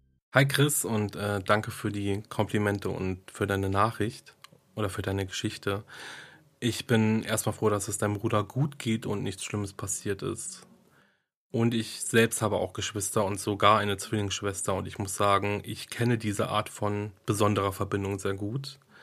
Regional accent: Berlin, Germany; ich komme auch aus Berlin

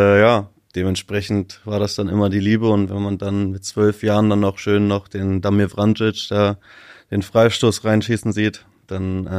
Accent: Braunschweig, Lower Saxony, Germany; born there; Du, ich bin in Braunschweig geboren

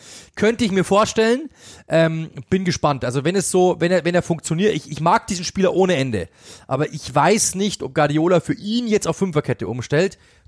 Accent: Bavaria, Germany; Also das ist schon ein Hallo-Dreh, wie man bei uns in Bayern sagt.

